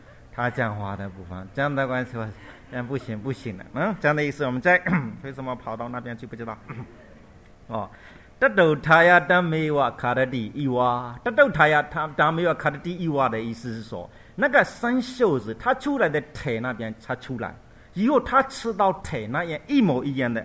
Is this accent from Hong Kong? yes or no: no; Myanmar; Chinese is a second language; 不是我们缅甸人穿的这样